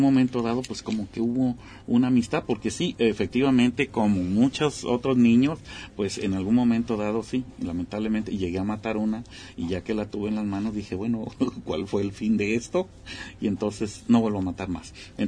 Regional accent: Sonora, Mexico; moved away; Yo me crié en Sonora y allá la variedad de lagartijas es otra, que aquí vine a conocer otras

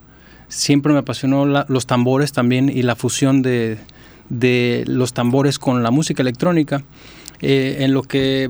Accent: Mexico City, Mexico; now in Puerto Vallarta, Mexico; vivir en Vallarta desde hace 3 años. Estoy encantado de vivir aquí, honestamente. Yo soy de la Ciudad de México

